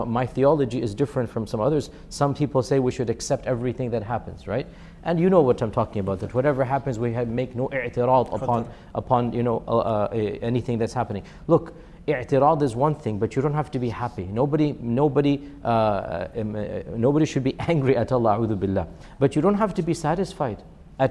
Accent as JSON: {"language": "English", "country": "United States", "said": "I'm an American, I'm my ethnicity, my parents are Pakistani, my grandparents are Indian, I have all of this, alhamdulillah, but I'm also a Muslim."}